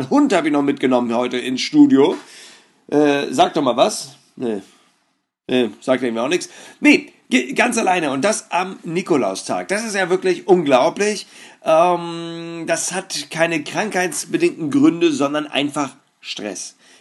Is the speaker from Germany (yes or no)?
yes; Northern Germany, Germany; für mich als Norddeutscher ist Österreich so mehr so ostsüdlich